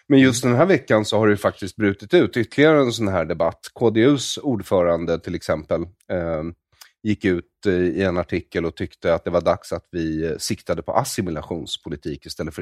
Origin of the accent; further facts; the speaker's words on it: Bergshamra, Stockholm County, Sweden; jag och de andra barnen på gården där jag växte upp i Bergshamra utanför Stockholm